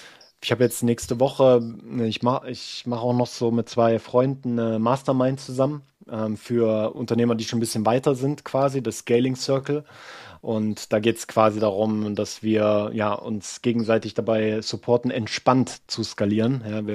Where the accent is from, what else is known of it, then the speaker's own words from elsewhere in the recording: Saxony-Anhalt, Germany; Also ich meine, ich bin ja ursprünglich aus Sachsen-Anhalt, also in der Nähe von Halle.